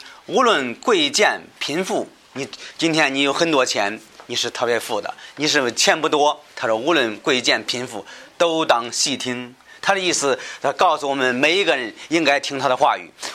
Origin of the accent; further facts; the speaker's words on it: China; 这个尤其我们中国人，只要提到这个钱这方面